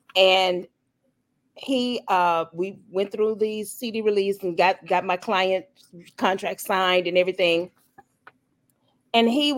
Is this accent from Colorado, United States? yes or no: no; Memphis, Tennessee, United States; I'm from Memphis, and so it was convocation time.